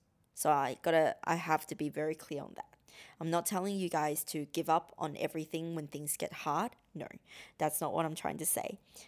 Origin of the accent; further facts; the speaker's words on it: Australia; growing up in Australia as an Asian, it is hard.